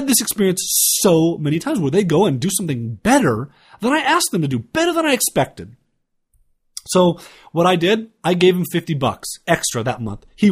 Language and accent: English; United States; I keep saying American because I'm American